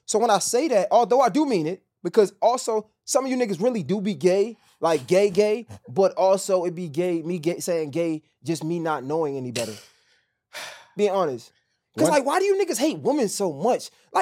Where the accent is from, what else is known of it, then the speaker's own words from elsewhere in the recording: Baltimore, Maryland, United States; We ain't mean, shit, I'm from Baltimore. We call each other dummy.